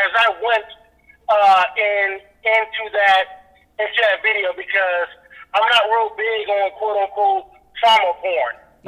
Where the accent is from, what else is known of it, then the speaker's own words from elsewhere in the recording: United States; That's my roots became in Africa, but I'm an American.